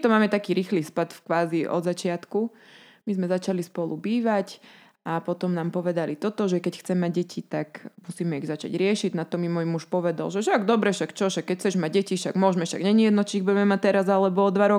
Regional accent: Poprad, Prešov Region, Slovakia; áno, ja som z Popradu originálne

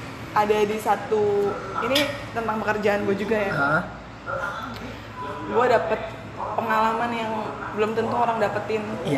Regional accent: North Jakarta, Jakarta, Indonesia; Karena gue dari Jakarta Utara, dan itu banyak-banyak truk peti kemas ya.

